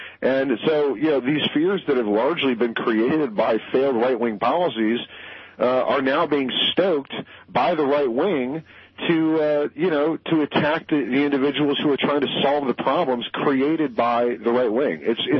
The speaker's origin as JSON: {"language": "English", "region": "Texas", "country": "United States", "tie": "born or raised there", "said": "former Majority Leader Dick Armey's group from my home state of Texas, I'm sad to say."}